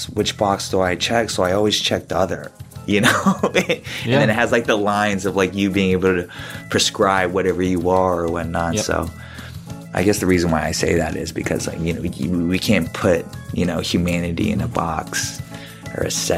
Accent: United States; I remember being a little kid and, you know, being Korean American

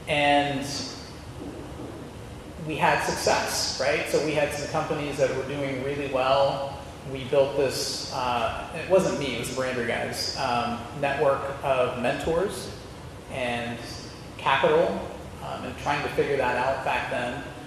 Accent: Dayton, Ohio, United States; also born or lived in Cairo; now in Cincinnati, United States; Yep, so I've been in Cincinnati 27 years. I grew up in Dayton, but I was born in Cairo.

